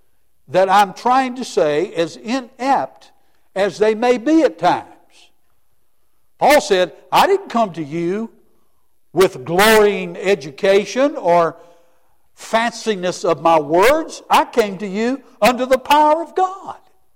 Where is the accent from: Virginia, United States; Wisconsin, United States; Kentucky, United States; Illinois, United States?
Virginia, United States; Christiansburg; But I grew up out on Montgomery Street in Cambria, now part of Christiansburg.